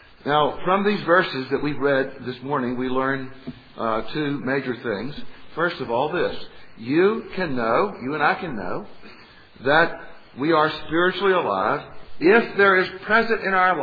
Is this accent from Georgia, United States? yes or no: yes; Macon, Georgia, United States; It was often the case when I was growing up in Macon, Georgia, that someone would spot me, but not know who I was